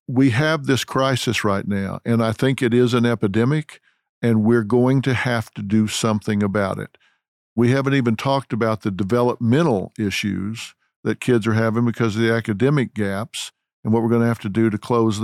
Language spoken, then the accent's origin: English; Texas, United States; Well, I'm not from Hollywood. I'm not a let's do lunch guy. I'm from Texas.